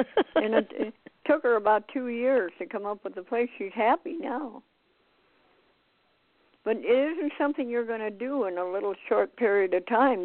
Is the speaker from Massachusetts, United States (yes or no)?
no; Montana, United States; I know I had a friend who, we're from Montana, and she horsed around for 3 years